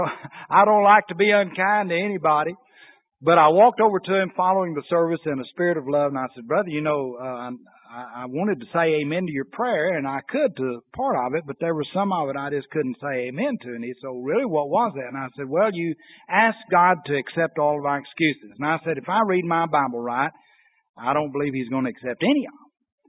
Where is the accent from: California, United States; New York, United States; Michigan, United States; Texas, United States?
Texas, United States; Corsicana; And I'll use my hometown as an example of that. Corsicana has a day called Derrick's Day